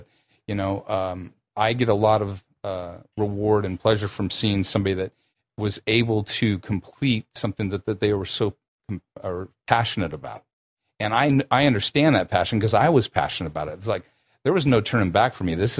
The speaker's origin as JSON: {"language": "English", "town": "Orange County", "region": "California", "country": "United States", "tie": "born or raised there", "said": "Well, what happened for me was living in Orange County. I grew up here in Orange County and driving to Hollywood every day."}